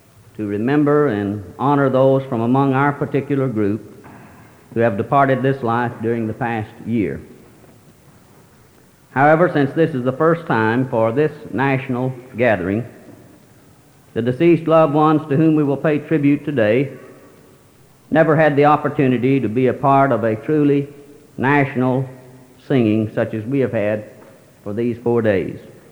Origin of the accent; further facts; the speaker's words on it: Henderson, Texas, United States; from Henderson, Texas.